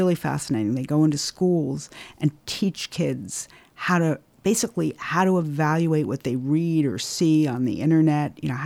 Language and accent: English; New York, United States; also born or lived in Kansas; I grew up in New York before there were a lot of McDonald's.